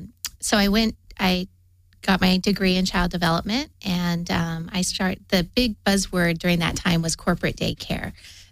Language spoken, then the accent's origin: English; Fullerton, California, United States; Oh, wow. Well, my family, I grew up in Fullerton.